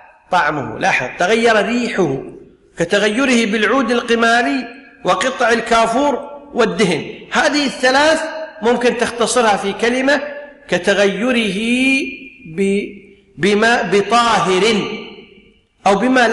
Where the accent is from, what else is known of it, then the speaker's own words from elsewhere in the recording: Kuwait; مثل عندنا في الكويت ما نسميه بالماء الصليبي